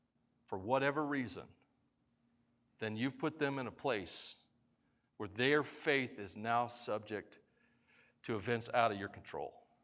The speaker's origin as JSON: {"language": "English", "region": "Tennessee", "country": "United States", "said": "I'm from Tennessee, and it reminds me home"}